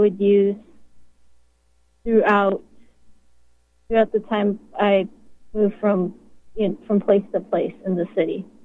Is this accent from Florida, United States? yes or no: yes; Florida, United States; I was from Central Florida. The areas of Central Florida where I'm familiar with are Kissimmee, Orlando, Altamont Springs, yeah.